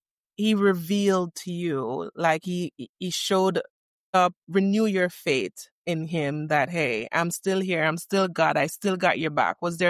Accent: Jamaica; now in United States; I moved all the way from Jamaica to America because my ex-husband

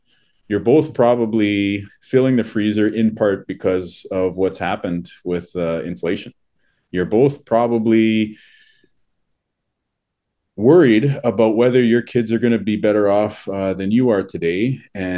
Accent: Canada; Well, I view myself as a Canadian, in addition to being an Anishinaabe person.

